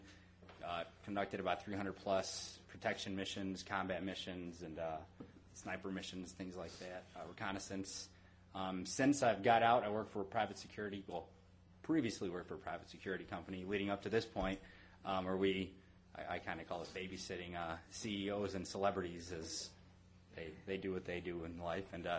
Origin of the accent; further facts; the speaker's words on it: Cicero, Illinois, United States; also born or lived in Lyons; I grew up in Lyons and Cicero. Graduated from Morton West High School in Berwyn. Moved out to Plainfield in about 2005 with my family.